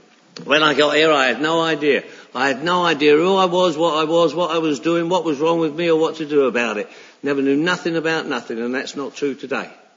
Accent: Harrow on the Hill, London, United Kingdom; now in Los Angeles, United States; I live in Los Angeles now. I've been living in Los Angeles for 31 years, you know, but I'm originally from Harrow on the Hill.

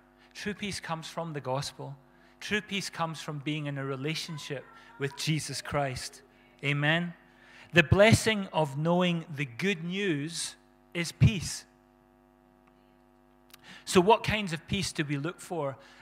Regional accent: Scotland, United Kingdom; I want to go where the sun makes me warm. But I'm a Scotsman. So on we go.

